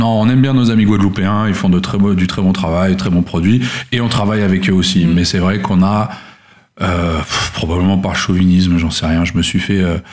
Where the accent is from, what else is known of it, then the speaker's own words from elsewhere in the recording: Luxembourg; Je suis originaire du Luxembourg, à la base.